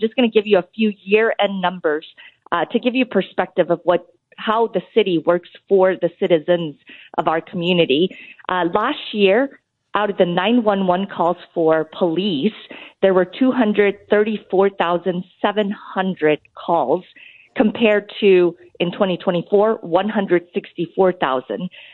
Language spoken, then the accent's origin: English; Wichita, Kansas, United States; I grew up in District Number 4, Southwest Wichita